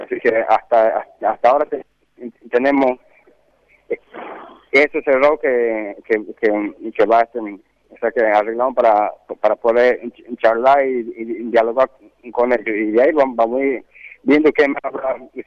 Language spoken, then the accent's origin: Spanish; Chaco, Argentina; yo precisamente soy del Chaco Impenetrable